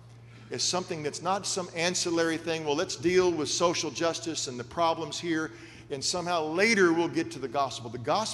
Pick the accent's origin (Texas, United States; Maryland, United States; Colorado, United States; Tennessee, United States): Texas, United States; where I'm from, and growing up in Texas